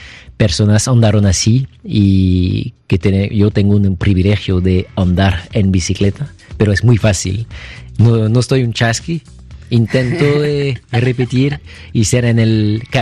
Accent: France; Lo que yo hago como explorador francés es una repetición de lo que hicieron los pueblos antes de nosotros.

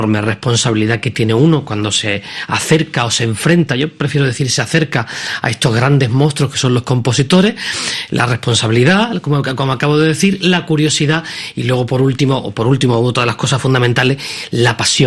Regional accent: Nerva, Andalusia, Spain; el conservatorio de Nerva, que todavía era incipiente, el de mi pueblo

